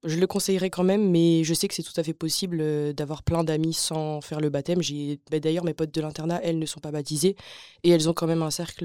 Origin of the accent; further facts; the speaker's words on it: Mons, Wallonia, Belgium; Bah du coup, moi, je viens de Mons, où les cercles étudiants sont assez répandus.